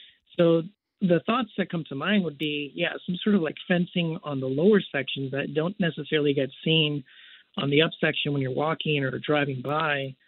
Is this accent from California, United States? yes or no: yes; California, United States; as a Californian and just someone who enjoys and loves California for all it offers